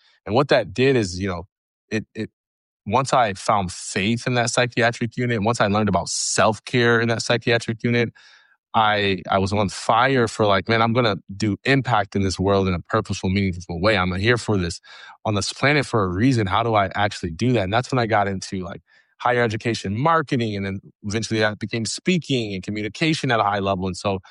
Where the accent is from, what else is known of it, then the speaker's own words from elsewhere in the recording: Jackson, Michigan, United States; I'm originally from Jackson, Michigan.